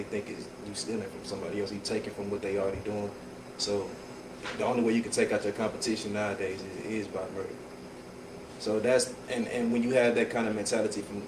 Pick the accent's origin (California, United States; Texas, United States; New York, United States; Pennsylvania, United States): Texas, United States; Houston; Come from Houston, Texas, 22 years old.